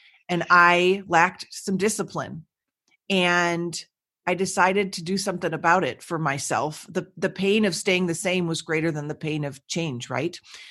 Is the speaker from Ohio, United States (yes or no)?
no; Minnesota, United States; And I grew up in Minnesota and we're known to be Minnesota nice.